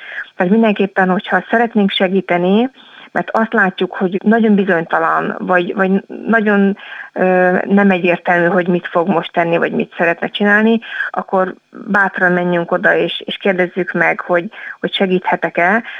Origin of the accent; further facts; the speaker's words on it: Budapest, Hungary; now in Miskolc, Hungary; én budapesti vagyok, 10 éve élek Miskolcon, de született budapestiként költöztem ide